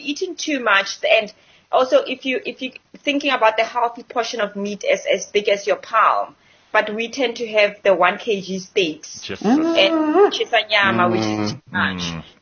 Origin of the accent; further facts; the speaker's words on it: Rustenburg, North West, South Africa; Sorghum actually in South Africa is much more better, because it's like I grew up in Rustenburg.